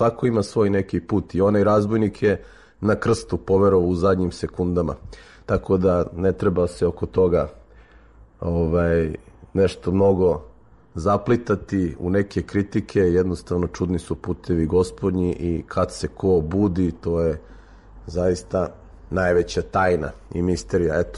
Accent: Belgrade, Serbia; born there; rođen sam na Dorćolu 73. godine

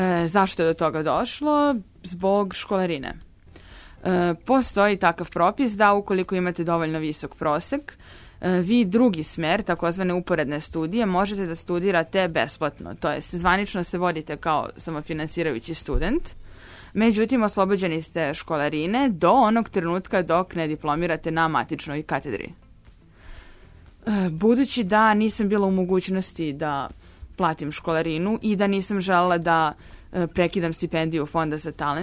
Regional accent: Zemun, Belgrade, Serbia; Volela sam Zemun, naravno, od ranog detinjstva i drago mi je što i danas tu živim.

